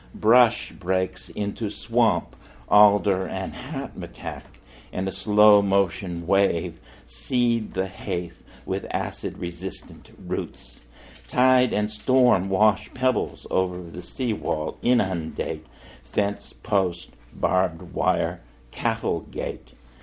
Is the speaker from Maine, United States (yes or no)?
yes; Cranberry Island, Maine, United States; I never knew Charles Olson, but I grew up partly on Cranberry Island